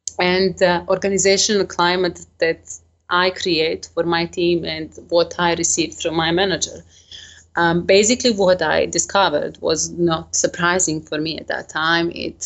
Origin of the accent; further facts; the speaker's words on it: Serbia; English is a second language; moved away as an adult; now in UAE; I am in UAE, but originally I am from Serbia